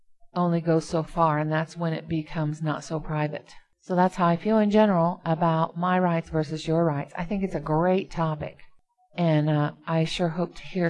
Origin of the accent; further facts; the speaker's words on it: United States; I, as a person, as an American, I have a choice to go to that country or not.